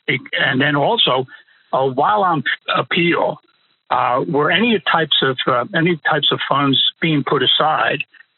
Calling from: Georgia, United States; Yeah, hi. I'm calling from Georgia.

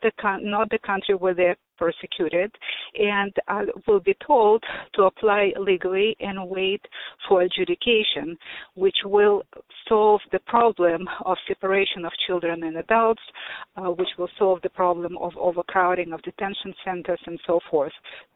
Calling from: California, United States; Hi, I'm calling from California.

